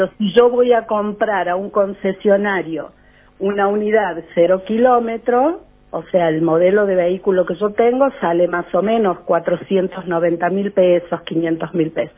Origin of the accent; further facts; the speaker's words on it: Santa Rosa del Conlara, San Luis, Argentina; yo soy de acá de Santa Rosa del Conlara, hace 5 meses, o sea, yo soy nativa de acá de Santa Rosa del Conlara